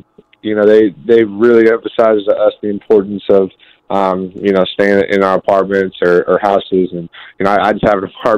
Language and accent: English; Northeast, United States; Growing up in the Northeast, and obviously … I've been … pretty much my entire life.